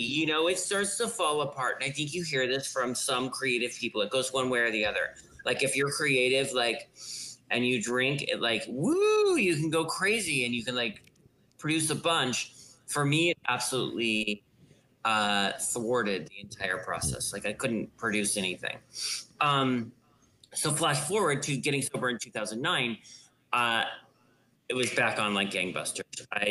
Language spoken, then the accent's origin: English; Denver, Colorado, United States; also born or lived in Golden, United States; I grew up in Denver, Colorado. And then I went to high school in Golden.